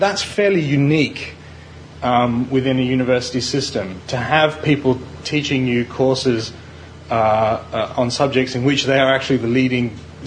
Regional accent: Iran; also born or lived in Australia / United States; now in United Kingdom; So I'm from Iran. I lived in Australia, in the US, and now in the UK, and I never intended to be a historian.

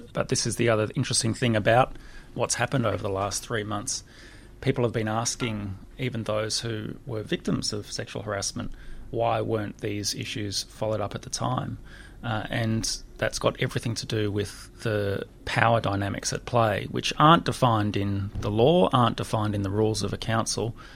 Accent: Canberra, Australian Capital Territory, Australia; maybe it's because I grew up in Canberra, which is the exact opposite, and it's a planning disaster as far as I'm concerned.

